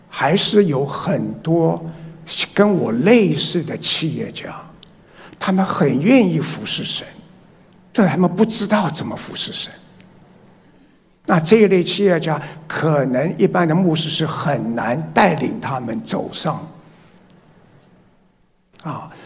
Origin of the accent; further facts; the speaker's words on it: Taiwan; 我就选了上海是我创业的，台湾是我长大的地方，北京是我做总裁的地方。